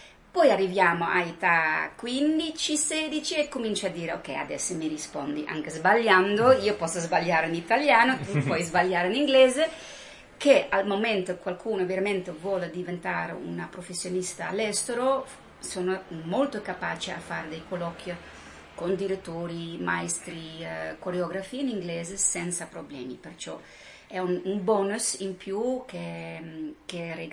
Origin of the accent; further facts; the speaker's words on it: Netherlands; Italian is a second language; now in Italy; Io sono olandese